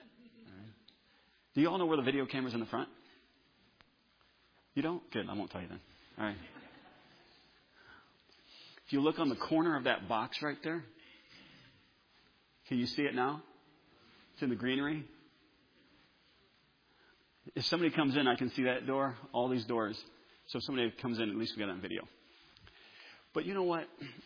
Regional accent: Sauk Village, Illinois, United States; growing up in Sauk Village, my dad was the pastor.

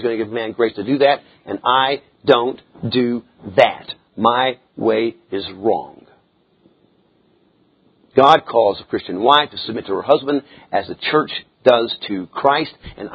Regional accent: Tennessee, United States; Again, I come from Trousdale County. I can't tell you how many ponds I passed this morning just getting out of Trousdale County.

